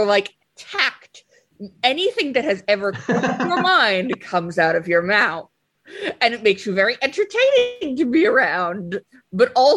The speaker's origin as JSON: {"language": "English", "country": "United States", "said": "as the American here, I do have to, like, object to having a standardised unit system, because we're still out here using feet and inches."}